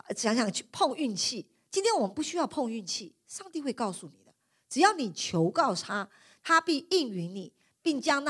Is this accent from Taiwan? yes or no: yes; Taiwan; 那么因为我从台湾来，所以我看到那些报道啊